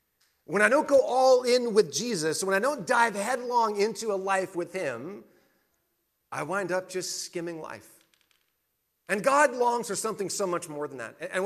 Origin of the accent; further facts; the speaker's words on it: Spokane, Washington, United States; I grew up in Spokane.